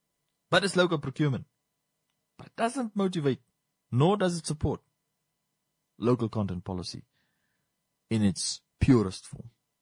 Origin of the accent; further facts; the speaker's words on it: Windhoek, Khomas, Namibia; also born or lived in Rehoboth; I technically can't call this town my hometown because Windhoek technically has been my hometown for the greater part of my existence here on earth. But I grew up for 7 years. I lived for 7 years in Rehoboth.